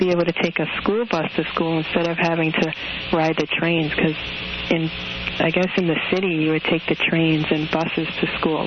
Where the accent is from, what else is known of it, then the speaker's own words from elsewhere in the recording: New York City, New York, United States; I grew up in New York City.